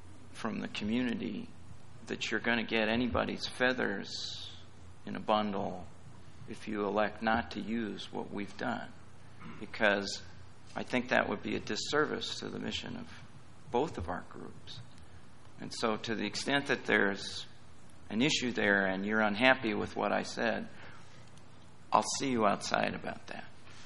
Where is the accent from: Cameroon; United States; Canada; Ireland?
Ireland; I'm Irish.